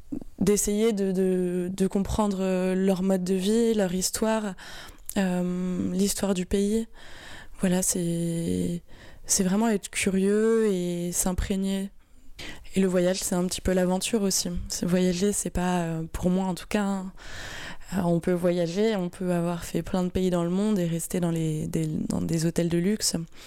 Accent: France; en tant que Français en plus, on est très très privilégiés

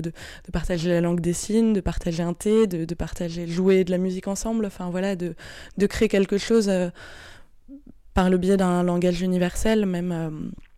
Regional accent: France; de m'intéresser en tant que Français en plus

